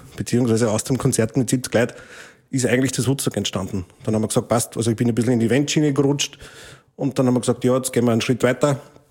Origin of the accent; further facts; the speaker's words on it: St. Martin im Innkreis, Upper Austria, Austria; haben wir quasi in meinem Heimatort in St. Martin im Innkreis, haben wir quasi immer Probenwochen gehabt